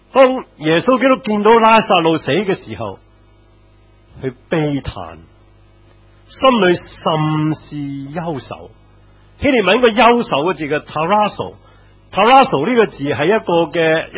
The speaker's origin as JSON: {"language": "Chinese", "country": "China", "said": "好像我们中国人有些叫喊惊"}